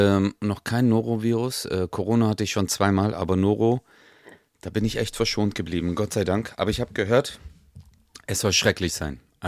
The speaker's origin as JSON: {"language": "German", "town": "Stuttgart", "region": "Baden-Württemberg", "country": "Germany", "tie": "born there", "lives_now": "Karlsruhe, Germany", "said": "Also ich bin gerade in K-Town, in Karlsruhe represent. Ich bin ja gebürtiger Stuttgarter, aber bin seit 5 Jahren hier in Karlsruhe."}